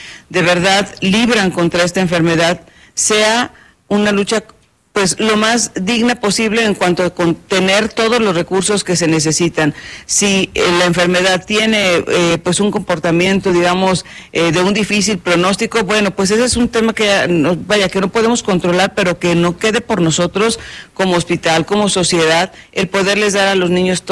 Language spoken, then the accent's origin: Spanish; Mexico; como sociedad mexicana sabemos que es muy importante